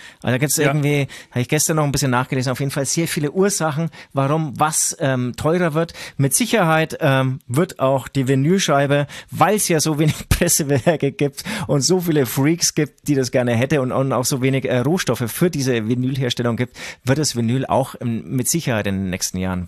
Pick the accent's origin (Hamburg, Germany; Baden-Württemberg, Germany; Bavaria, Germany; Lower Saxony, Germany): Bavaria, Germany; Herzogenaurach; now in Munich, Germany; ich komme aus Herzogenaurach, das ist natürlich ein kleiner Ort, wo vielleicht auch alles ein bisschen, was heißt vielleicht, mit Sicherheit alles günstiger war als hier in München.